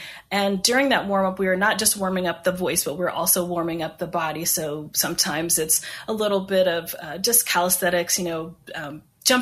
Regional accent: the South, United States; So I grew up in the South and started singing in a small Black Baptist church.

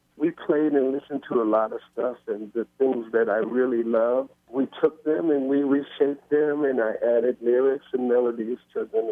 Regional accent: New York City, New York, United States; I grew up in Queensbridge. Queensbridge Projects

